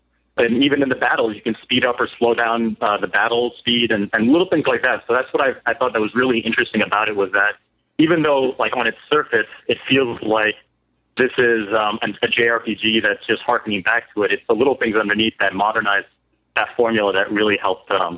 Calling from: New Jersey, United States; I'm calling from the Garden State of New Jersey.

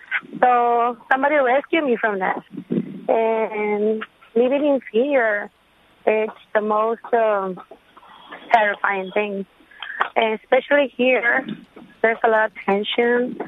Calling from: Brownsville, Texas, United States; English is a second language; I'm calling from Brownsville, Texas. I'm here illegally for 20 years.

